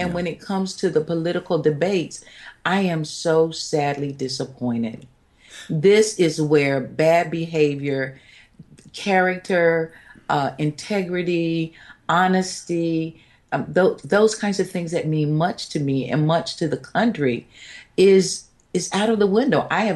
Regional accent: United States; However, because I am an American, I believe in the safety and viability of our troops

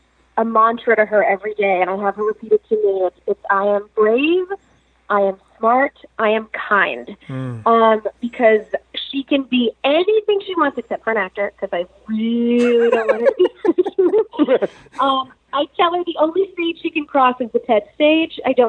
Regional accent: New York, United States; I am a New Yorker. I have road rage.

